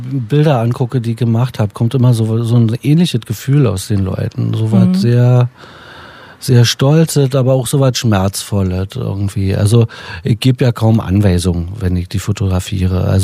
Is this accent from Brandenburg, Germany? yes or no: yes; Potsdam, Brandenburg, Germany; Ich komme selber aus dem Ostplattenbau in Potsdam.